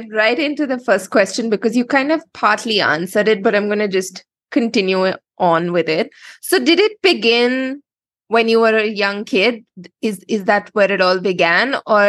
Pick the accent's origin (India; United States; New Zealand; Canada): India; I'm from India and we live in India and we have all of this